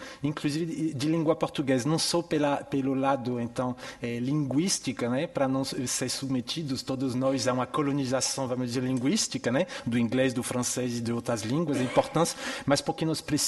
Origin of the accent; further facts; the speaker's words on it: Bahia, Brazil; eu estou pensando entre Angola e Bahia, né, de onde eu venho